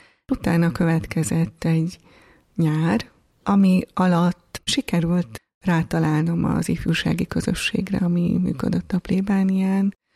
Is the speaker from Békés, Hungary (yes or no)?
yes; Gyula, Békés, Hungary; born there; Gyulán születtem, a szüleim elváltak, és mindketten újraházasodtak